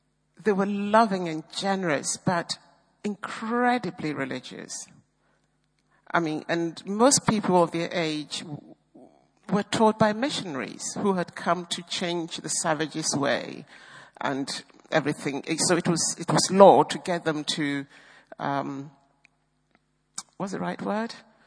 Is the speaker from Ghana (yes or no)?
yes; Ghana; I grew up in Ghana, and my darling mama was a Presbyterian.